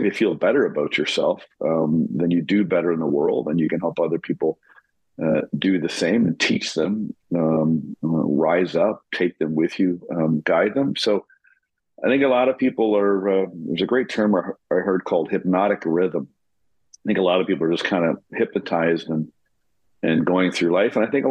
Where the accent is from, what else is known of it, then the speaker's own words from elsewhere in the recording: Canada; I'm born and raised in Canada. I divide my time between Canada and New York